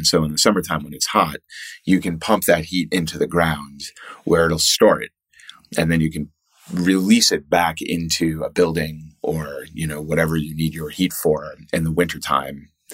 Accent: Boston, Massachusetts, United States; born there; also born or lived in Germany; I was originally born in Boston. I've lived in many different places in the U.S., but I came here most immediately from Germany, where I did my PhD.

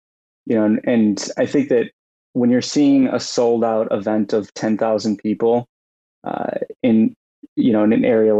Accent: United States; You know, I'm personally from the States

